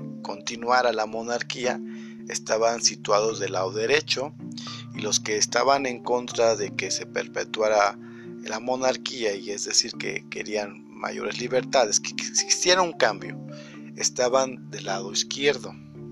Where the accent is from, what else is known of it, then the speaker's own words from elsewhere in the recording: Mexico; el cómo nos vemos como mexicanos